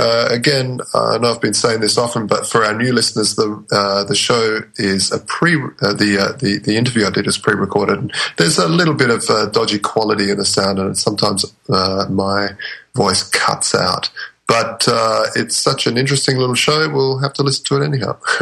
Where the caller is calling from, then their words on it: Adelaide, South Australia, Australia; I'm coming from Adelaide, South Australia, right down the bottom of the end of the world down here.